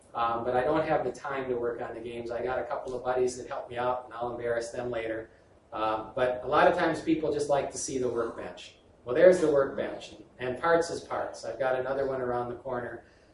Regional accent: Wisconsin, United States; Well, again, I'm from Wisconsin, Attaball territory.

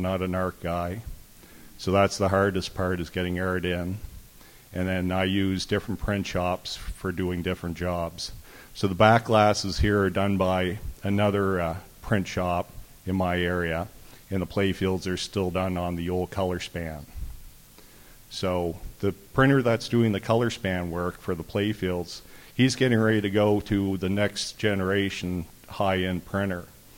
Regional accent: Halifax, Nova Scotia, Canada; So if you don't know, I'm from Halifax, Nova Scotia, Canada.

